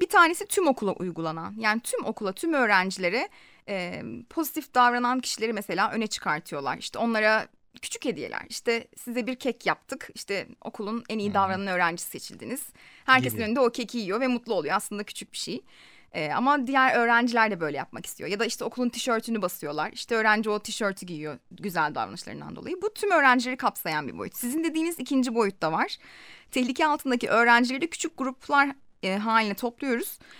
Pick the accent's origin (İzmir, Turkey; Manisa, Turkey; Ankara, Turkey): İzmir, Turkey; Zaten İzmirliyim ve İzmir'de okumuştum üniversiteyi de.